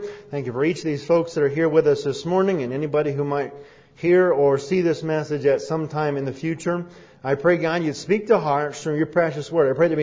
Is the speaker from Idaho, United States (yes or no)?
yes; Idaho, United States; Of course, I grew up here in Idaho, but in the year 2000, we had just been called to pastor the Pocatello Baptist Church.